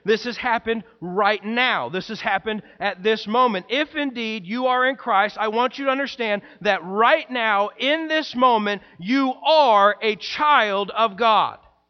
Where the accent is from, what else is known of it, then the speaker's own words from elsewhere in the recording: Missouri, United States; There will come a day when the fact that I'm even from Missouri won't even be a thought in my mind.